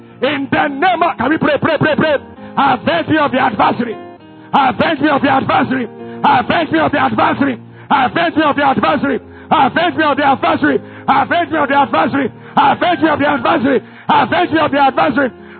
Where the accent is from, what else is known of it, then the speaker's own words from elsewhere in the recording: Ogbomosho, Oyo, Nigeria; I am from Ogbomosho, not a village.